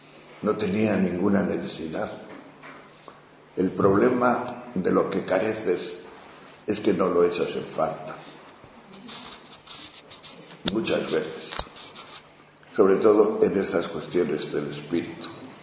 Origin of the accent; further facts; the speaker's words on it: León, Castile and León, Spain; Pero yo soy de León. Y en León no he visto a nadie jamás la fonética de las lenguas.